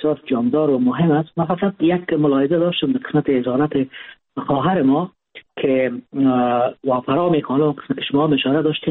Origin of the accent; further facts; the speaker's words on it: Afghanistan; همه ما افغان هستیم و ایج اکرامیم از نام افغان ها گپ میزنیم